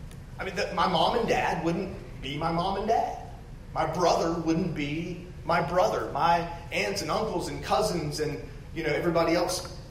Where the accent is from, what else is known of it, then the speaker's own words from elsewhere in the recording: Charleston, South Carolina, United States; born there; I was born in Roper Hospital in Charleston, South Carolina.